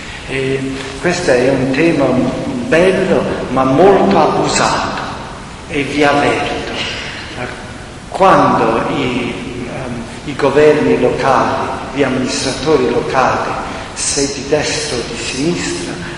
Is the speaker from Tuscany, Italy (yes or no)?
yes; Florence, Tuscany, Italy; io vengo da Firenze